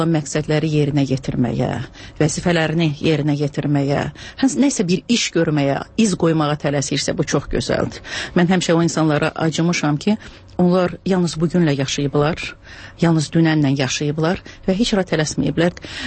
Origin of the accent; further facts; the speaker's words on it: Kalbajar, Kalbajar District, Azerbaijan; born there; also born or lived in Shusha; Şuşa mənim uşaqlığımdır, Şuşa mənim gəncliyimdir. Özüm zatım hərbiçi olduğuna görə, Kəlbəcərdə işlədiyinə görə mən Kəlbəcərdə doğulmuşam. Yəni, bütün bu dağ bölgələrinə, dağ rayonlarına aid olan keyfiyyətləri çalışmışam, özümdə birləşdirəm.